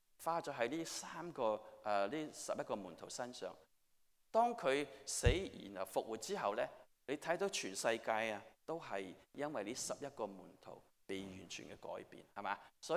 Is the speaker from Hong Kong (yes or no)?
yes; Hong Kong; 我小个时候长大在香港，你们如果在香港你就知道，我们过年的时候都是打边炉的。